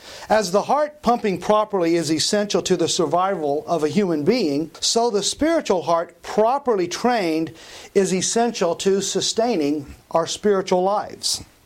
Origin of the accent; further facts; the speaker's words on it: Bellflower, California, United States; and I am from Bellflower, California.